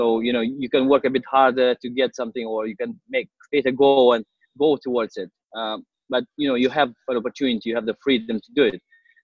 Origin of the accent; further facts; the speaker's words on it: Moldova; I'm coming from Moldova. I used to do professionally judo. I'm a judoka. I used to be professional sportsman representing my country in judo.